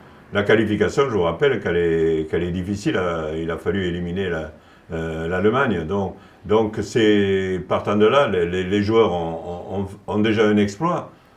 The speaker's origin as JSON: {"language": "French", "country": "France", "said": "nous, en tant que Français"}